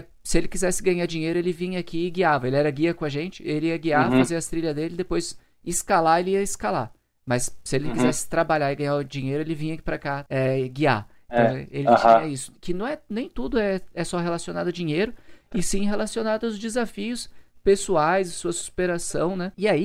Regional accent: Pindamonhangaba, São Paulo, Brazil; que é o que eu gasto pra ir pra Pindamonhangaba, minha cidade natal

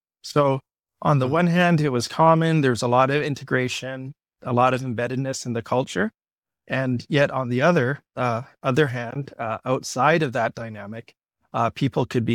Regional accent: Kelowna, British Columbia, Canada; I grew up in Kelowna, and kind of a distinguishing feature of Kelowna in the mid 20th century was it was about 80% European

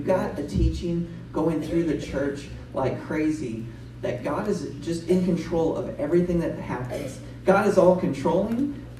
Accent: Nashville, Tennessee, United States; I am from Nashville, Tennessee, and we are part of the Kingdom Movement.

